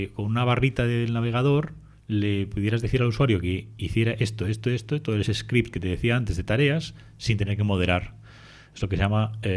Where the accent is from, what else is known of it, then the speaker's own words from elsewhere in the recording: Madrid, Community of Madrid, Spain; Yo soy de Madrid y mis socios eran de Barcelona, pero nos conocimos en Madrid.